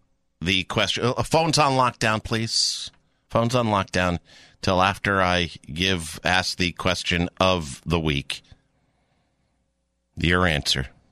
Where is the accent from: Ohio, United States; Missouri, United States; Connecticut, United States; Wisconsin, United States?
Connecticut, United States; Canton; I was born or raised my hometown, Canton, Connecticut, known for great trout fishing.